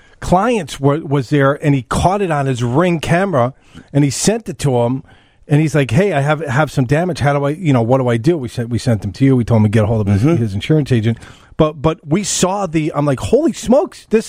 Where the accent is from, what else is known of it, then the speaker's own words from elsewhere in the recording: Chicago, Illinois, United States; And I'm from Chicago, right? This guy lives in Oklahoma.